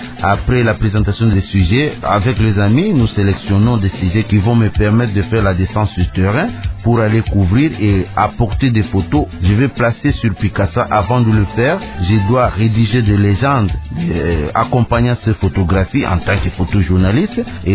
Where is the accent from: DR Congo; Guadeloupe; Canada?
DR Congo; je suis congolais